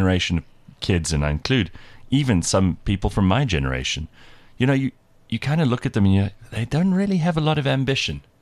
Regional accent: Nkamakwe, Eastern Cape, South Africa; I was born in the Eastern Cape just outside Butterworth in a place called Nkamakwe. I grew up being a subsistence farmer

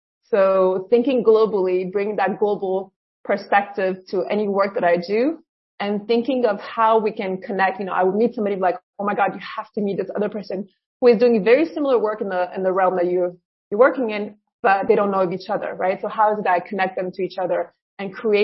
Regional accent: Côte d’Ivoire; And if I tell them I'm from the Ivory Coast, they often look at me like, well, where are you really from?

